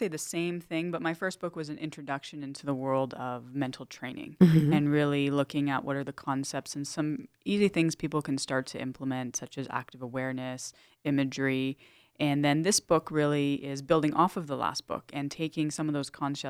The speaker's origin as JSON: {"language": "English", "town": "Toronto", "region": "Ontario", "country": "Canada", "tie": "born or raised there", "said": "And so I was born in Toronto, and I grew up playing all the sports I could get my hands on"}